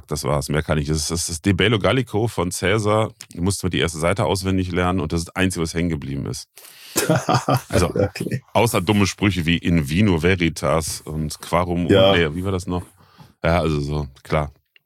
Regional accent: Eifel, Germany; Aber ich merke einfach, das hier, die Eifel, ist meine Heimat.

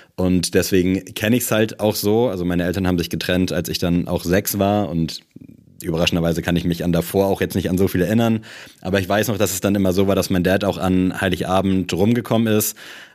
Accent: Germany; ich bin in Deutschland auch aufgewachsen.

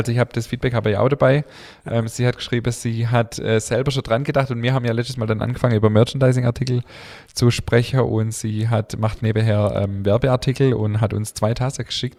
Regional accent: Baden-Württemberg, Germany; accent: Swabian; sie freut sich auch über unseren schwäbischen Dialekt

